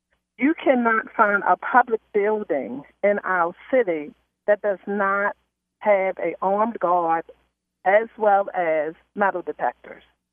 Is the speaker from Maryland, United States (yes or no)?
yes; Baltimore, Maryland, United States; You know, I grew up in Baltimore City, and it was just kind of weird.